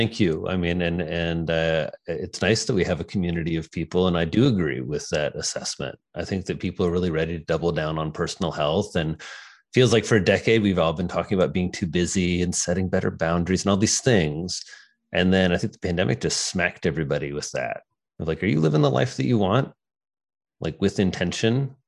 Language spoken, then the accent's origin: English; Indiana, United States; moved away as an adult; now in New York City, United States; I guess everyone should know I'm from a farm in Indiana. So I grew up in Indiana and kind of went through all my education here through Earlham College, then to Indiana University Medical School